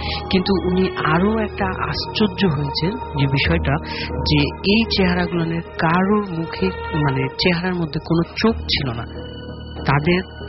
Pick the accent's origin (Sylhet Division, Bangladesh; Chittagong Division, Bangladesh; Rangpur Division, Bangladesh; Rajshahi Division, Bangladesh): Rajshahi Division, Bangladesh; Rajshahi; now in Dhaka, Bangladesh; রাজশাহী থেকে, আমি এখন আমি থাকছি মিরপুর একে, এখানে থাকি।